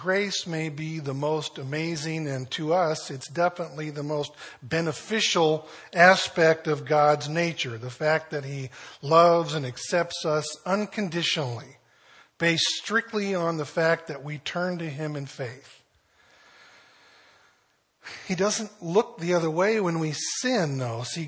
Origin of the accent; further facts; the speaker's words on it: Vancouver, British Columbia, Canada; I grew up in Vancouver. Most of you know that. We moved to Vancouver when I was in kindergarten. I was about that age.